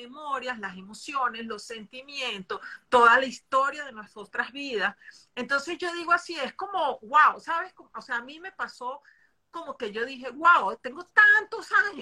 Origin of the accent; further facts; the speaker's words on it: Venezuela; now in Bogotá, Colombia; soy venezolana. La vida me ha andado por el mundo y he aprendido mucho de esos lugares que he estado. Y hoy estoy en Bogotá